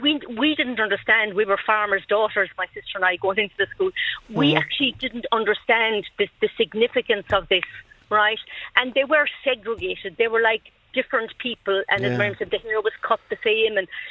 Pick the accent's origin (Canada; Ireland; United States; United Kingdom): Ireland; Tralee, County Kerry; I mean, I'm from Tralee. I live in Tralee.